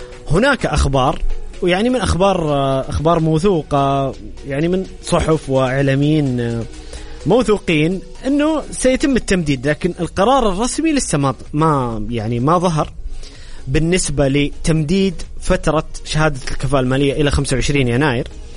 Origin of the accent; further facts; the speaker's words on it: Saudi Arabia; نحن كسعوديين نتحمل المسؤولية وراضين